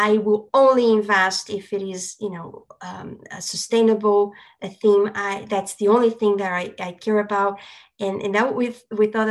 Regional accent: Brazil; also born or lived in United States / Europe / Singapore; I grew up in Brazil. I lived in the States for 10 years. I've been in Europe for many years. I lived in Singapore as well.

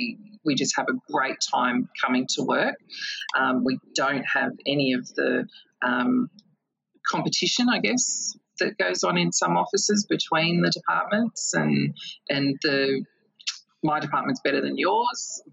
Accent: Sydney, New South Wales, Australia; I'm born and bred in Sydney

